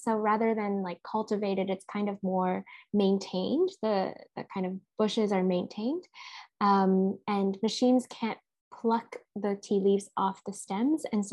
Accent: Vancouver, British Columbia, Canada; also born or lived in Toronto; Yeah, so I spent my whole life in cities, born and raised in a city as well. I was born in Toronto and then moved to Vancouver, so both the largest cities in Canada.

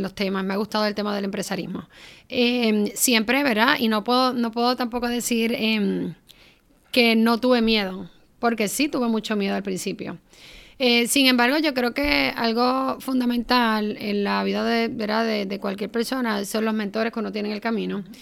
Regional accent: Guayanilla, Puerto Rico; yo me voy a Ponce, yo soy de Guayanilla natural

